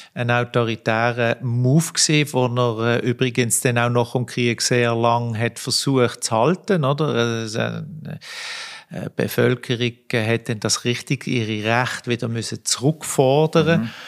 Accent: Switzerland; wir sind Schweizer

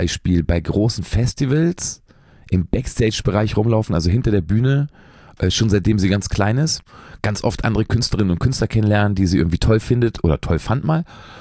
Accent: Lower Saxony, Germany; ich spiele manchmal ja Konzerte in meiner alten Heimat. Braunschweig ist die nächstgrößere Stadt, so, die liegt so zwischen Berlin und Hannover.

